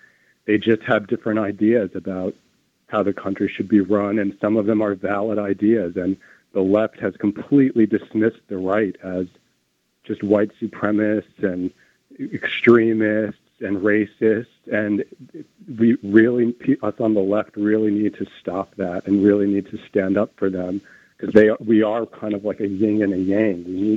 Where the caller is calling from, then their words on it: Jersey City, New Jersey, United States; Hi, I'm just calling from Jersey City.